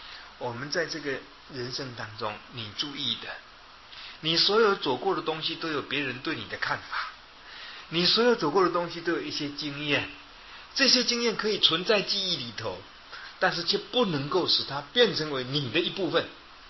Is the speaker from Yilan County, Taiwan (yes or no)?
yes; Yilan County, Taiwan; 但是我们宜兰人这么讲，我不晓得别的县市有没有这个俚语